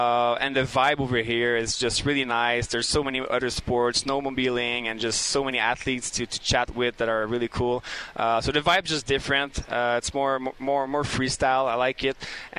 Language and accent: English; Montreal, Quebec, Canada; English is a second language; I'm from Montreal, Quebec, and we don't have snow all year over there. We have snow only like 3 months a year.